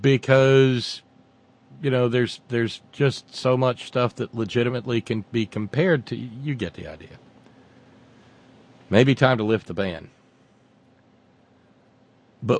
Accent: Alexandria, Virginia, United States; my pal Willard is a good old-fashioned Baptist boy from my hometown of Alexandria, Virginia.

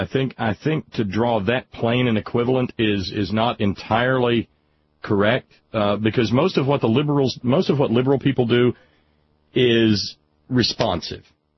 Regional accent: the South, United States; in you being a Southerner and I being a Southerner

